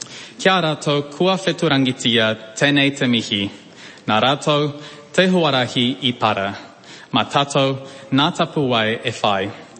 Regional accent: Tijuana, Baja California, Mexico; moved away as an adult; also born or lived in Mexico City; I was born in Mexico City, but I grew up in Tijuana until I was 18.

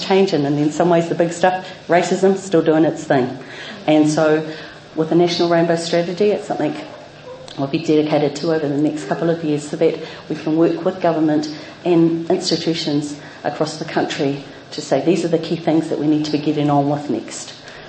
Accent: Gisborne, New Zealand; now in Wellington, New Zealand; He mokopuna au o te taira awhiti. So I hail from Gisborne, but 20 years in Wellington.

